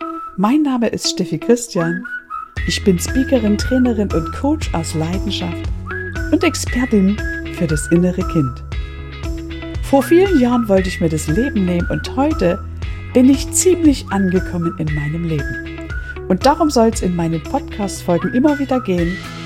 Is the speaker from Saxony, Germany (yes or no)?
yes; Saxony, Germany; mit einer weiteren Folge meines endlich angekommen Podcasts. Und ja, ich komme aus Sachsen.